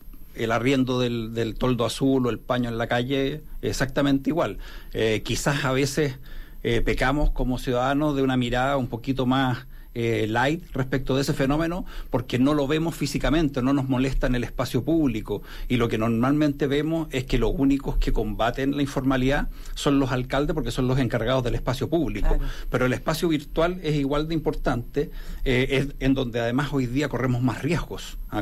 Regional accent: Chile; somos chilenos

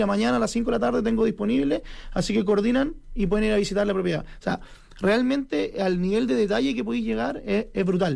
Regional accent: Viña del Mar, Valparaíso, Chile; Puede ser, yo soy de Viña.

